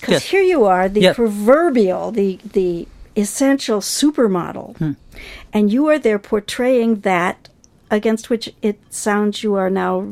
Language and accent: English; United States; I grew up in the United States in the 50s.